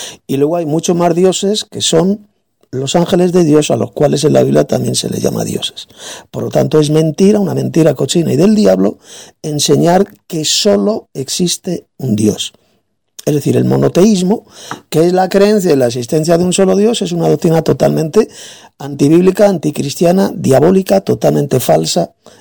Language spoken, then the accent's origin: Spanish; Spain; de España.